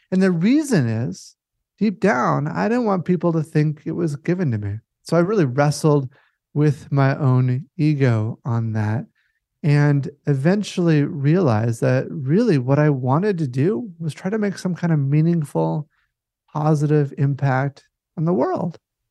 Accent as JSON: {"language": "English", "region": "Minnesota", "country": "United States", "tie": "born or raised there", "said": "Boy, it's primarily Minnesota. You know, I grew up, was born and raised here"}